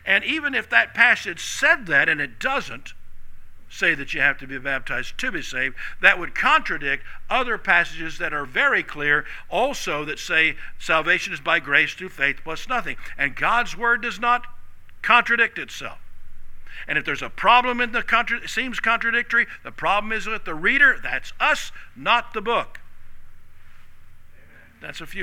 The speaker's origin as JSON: {"language": "English", "town": "Jenks", "region": "Oklahoma", "country": "United States", "tie": "born or raised there", "said": "And when I was growing up in the Tulsa area in Jinx, back when it was, you know, we were barely 2A."}